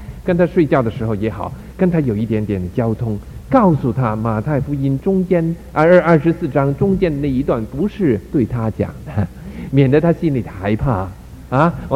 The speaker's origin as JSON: {"language": "Chinese", "region": "Beijing", "country": "China", "tie": "born or raised there", "said": "我小的时候在北平长大的，所以我会讲北平话，但是在那个时候我的父母在家里头强逼我们讲广东话，我们是广州人，所以我的广东话是正宗广州话，不是潮州话。"}